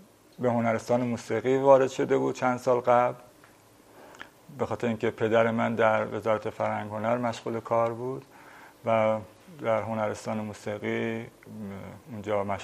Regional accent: Tehran, Tehran Province, Iran; born there; 21 خرداد 1341 هستم در تهران به دنیا آمدم در جنوب شهر تهران و در یک خانواده‌ای که پدر و مادرم 5 فرزند داشتن که من کوچکترین بودم

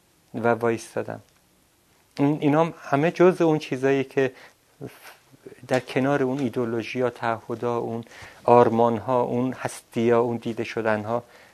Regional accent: Ardabil, Ardabil Province, Iran; من هر جایی میرم میگن شما از خارج اومدین؟ میگم نه، من از اردبیل اومدم. اگه اردبیل خارج، از خارج اردبیل اومدم.

